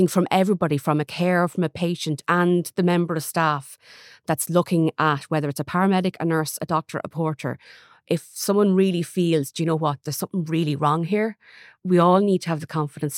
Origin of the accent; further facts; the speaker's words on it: Ireland; Like, as Irish people, we have this terrible habit of never wanting to cause a fuss.